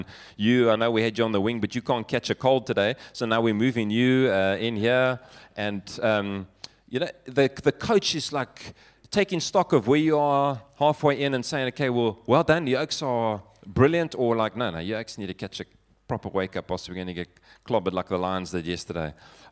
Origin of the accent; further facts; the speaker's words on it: Johannesburg, Gauteng, South Africa; I'm born and bred in Joburg.